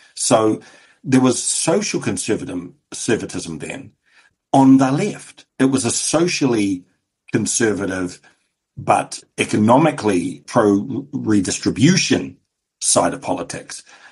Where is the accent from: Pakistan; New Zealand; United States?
New Zealand; Auckland; my understanding of the right and left growing up in South Auckland in the mid-80s